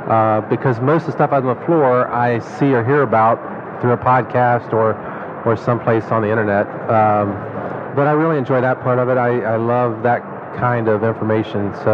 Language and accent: English; Ohio, United States; No, I'm from Ohio.